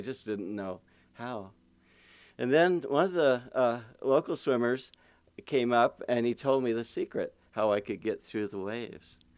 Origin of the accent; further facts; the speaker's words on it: California, United States; but I grew up in the Sacramento Valley, far from the ocean.